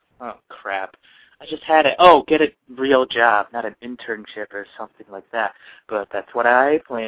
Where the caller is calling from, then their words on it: California, United States; I'm calling from California.